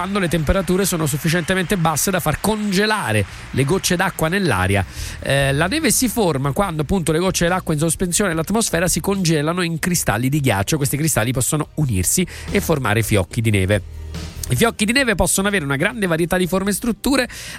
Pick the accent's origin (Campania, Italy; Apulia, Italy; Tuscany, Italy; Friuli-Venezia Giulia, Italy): Campania, Italy; Naples; born there; Sono nato a Napoli, però poi l'Irpinia mi ha adottato.